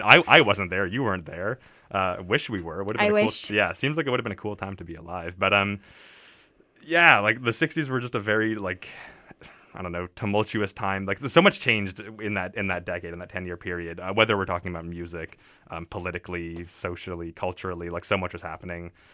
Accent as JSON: {"language": "English", "town": "Montreal", "region": "Quebec", "country": "Canada", "lives_now": "Vancouver, Canada", "said": "I'm a guy who lives in Vancouver. I'm originally from Montreal. I've been here for a few years."}